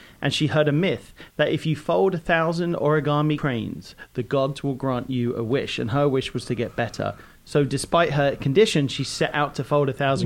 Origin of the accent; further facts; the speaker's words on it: London, United Kingdom; moved away as an adult; now in United States; Grew up in North London.